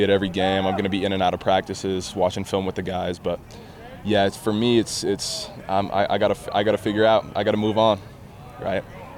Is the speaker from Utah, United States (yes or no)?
yes; Utah, United States; I'm from Utah. You know, my dream was to play BYU football, and I did that.